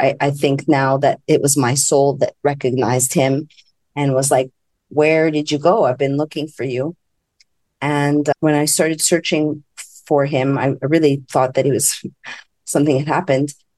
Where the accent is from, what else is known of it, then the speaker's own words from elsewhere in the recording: Montreal, Quebec, Canada; first language fr; English is a second language; French is my first language, I'm like, was a chubby nerd from Montreal, Canada.